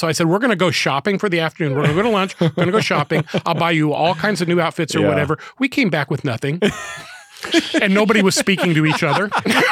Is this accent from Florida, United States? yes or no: yes; Florida, United States; it's a reality that we've had to deal with because I'm from South Florida.